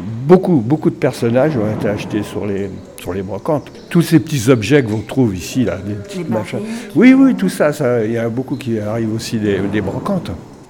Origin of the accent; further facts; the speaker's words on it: Île-de-France, France; Non, je suis de Briard, moi. Je suis de la Seine-et-Marne, qui était encore bien réelle. Mais oui, vraiment de la campagne, ça, c'est sûr.